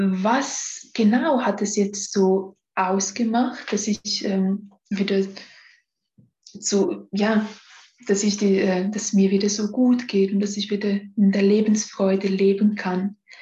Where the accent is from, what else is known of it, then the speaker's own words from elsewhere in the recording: Switzerland; first language Romansh; German is a second language; so ein Engelsgebet auf meiner Muttersprache, Rätoromanisch.